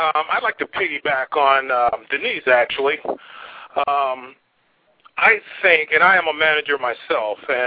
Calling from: Detroit, Michigan, United States; I'm calling from Detroit.

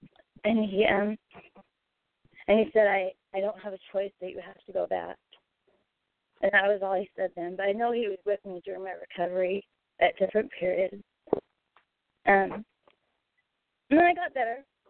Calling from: Arizona, United States; from Arizona.

